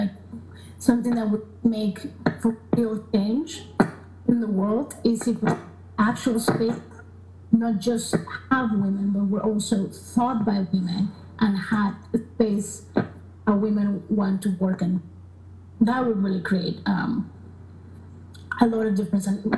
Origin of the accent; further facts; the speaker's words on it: Oaxaca, Mexico; And then I'm from Oaxaca, my family's from Oaxaca. My grandfather grew up in a town exactly like with that lifestyle